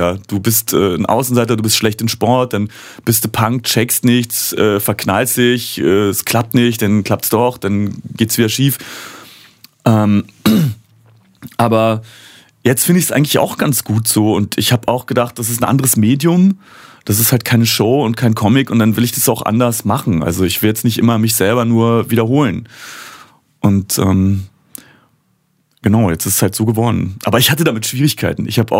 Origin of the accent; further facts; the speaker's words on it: Berlin, Germany; wir kommen ja aus dem Märkischen Viertel. Ist ja auch nicht die Hochburg des Grübelns